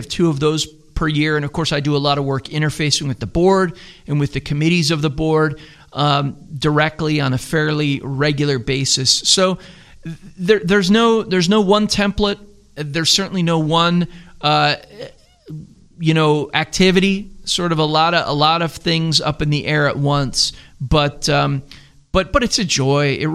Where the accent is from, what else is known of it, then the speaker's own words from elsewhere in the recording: Philadelphia, Pennsylvania, United States; now in Greenville, United States; We're both from the Philadelphia area, and we probably will never stop being Phillies fans, but we probably also want to stay in Greenville as long as we can.